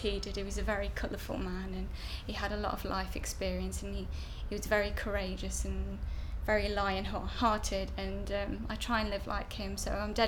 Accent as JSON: {"language": "English", "region": "East Midlands", "country": "United Kingdom", "said": "I'm 27, and I'm from Leicestershire."}